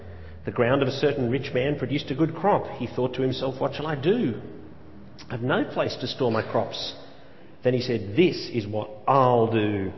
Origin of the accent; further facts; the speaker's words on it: Australia; Just by the fact that we're born in Australia. Just by the fact that we're growing up in Australia.